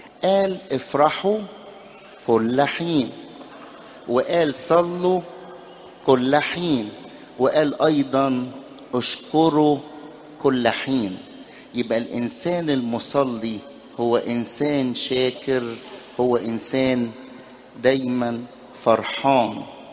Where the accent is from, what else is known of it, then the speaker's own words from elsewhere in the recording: Egypt; القديس العظيم الأنبا أنطونيوس عندنا في مصر